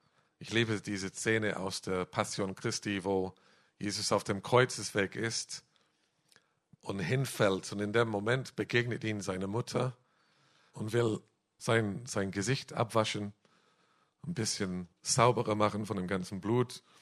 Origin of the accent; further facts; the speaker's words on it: England, United Kingdom; German is a second language; Als Engländer zu sein, das garantiert nicht mal, dass wir in die Weltmeisterschaft kommen, alle 4 Jahre.